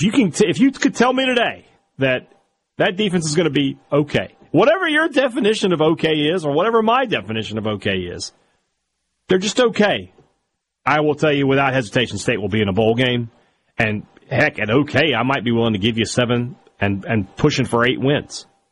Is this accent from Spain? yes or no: no; Vicksburg, Mississippi, United States; Love the National Military Park. Really, really cool place in my hometown of Vicksburg.